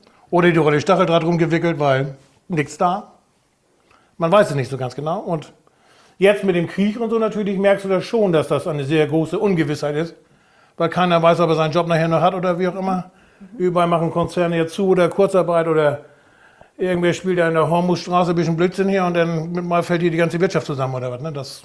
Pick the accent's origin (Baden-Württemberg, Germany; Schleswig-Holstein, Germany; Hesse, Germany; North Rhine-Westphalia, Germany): Schleswig-Holstein, Germany; Natürlich, wo ich herkomme, ne? Schönste Fleck von Eiderstedt und so.